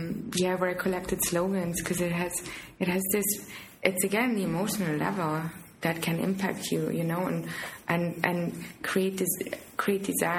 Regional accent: Romania; And I think when I grew up in Romania, the way I see it for me and how it makes sense to me, yeah, we really didn't have much

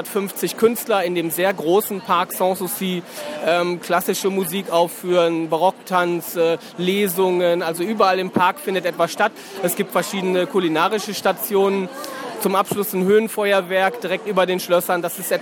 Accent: West Germany, Germany; born there; Wahrscheinlich gibt es auch einige, die ich selber als geborener Westdeutscher, jetzt in den neuen Bundesländern ansässiger Mitbürger, noch nicht kenne.

